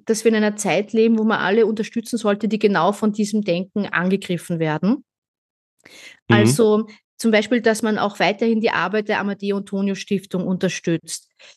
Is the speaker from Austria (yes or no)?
yes; Austria; Als Österreicherin war ich über Jahre hinweg begeistert über die Möglichkeiten, die es in Deutschland gibt